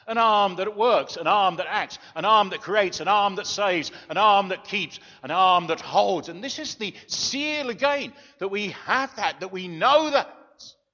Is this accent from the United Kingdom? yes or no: yes; England, United Kingdom; I'm typically English 3 or 4 or 5 times over. You know, we don't do that sort of thing.